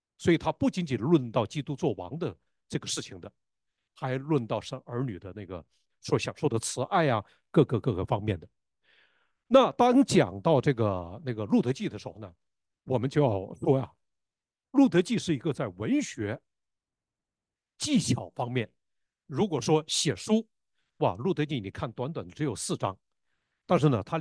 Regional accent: Northeast China, China; 我在东北长大，我几乎没有见到过任何一个家庭当中。

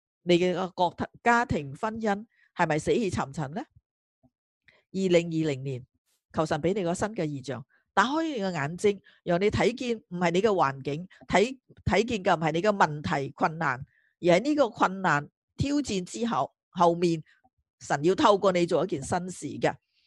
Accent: Malaysia; 我是马来西亚来的。

